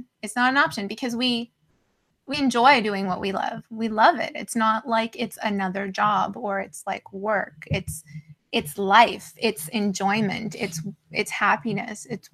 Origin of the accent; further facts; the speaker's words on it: Johannesburg, Gauteng, South Africa; born there; I was born in Joburg